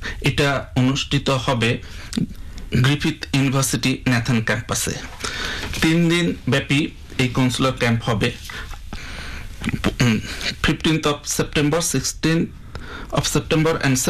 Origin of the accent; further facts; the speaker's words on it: Bangladesh; now in Brisbane, Australia; আমি মনে প্রাণে একজন বাংলাদেশি, তো বাংলাদেশ যখন যে টিমের বিরুদ্ধে খেলে আমি বাংলাদেশকে সবসময় সাপোর্ট দিই।